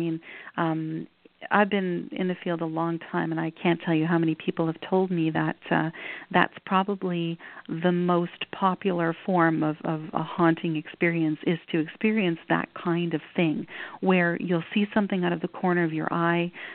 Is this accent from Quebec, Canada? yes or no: yes; Montreal, Quebec, Canada; moved away; I'm actually from Montreal, having moved to Ontario 31 years ago, long time ago.